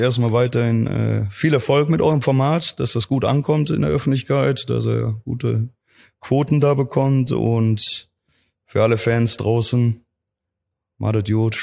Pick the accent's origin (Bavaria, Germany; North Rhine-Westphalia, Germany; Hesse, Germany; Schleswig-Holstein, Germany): North Rhine-Westphalia, Germany; Cologne; Ich bin eine Kölsche Junge, ich wohne hier in Köln, egal wo ich Trainer bin, ob hier Saarbrücken, Rostock, Cottbus. Also meine Heimat wird immer Köln bleiben.